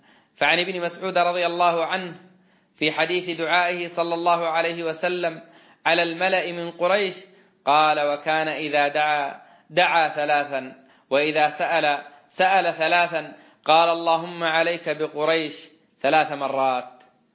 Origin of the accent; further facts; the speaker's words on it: Saudi Arabia; بأن يصرف الله هذا الوباء عنا وعن بلادنا المملكة العربية السعودية وعن سائر بلاد المسلمين.